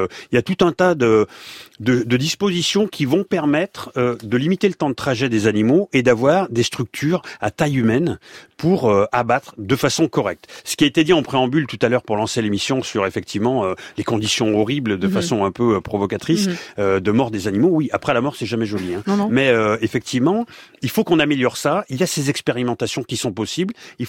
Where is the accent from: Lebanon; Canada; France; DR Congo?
France; Saint-Étienne, Auvergne-Rhône-Alpes; Moi je suis de Saint-Etienne